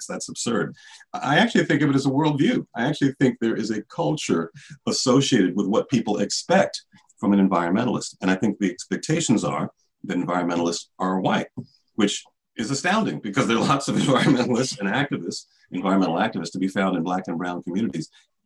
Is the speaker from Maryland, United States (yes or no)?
yes; Maryland, United States; also born or lived in other countries; Even though I'm from Maryland and was born and raised here, I've lived in other countries and have traveled quite a bit.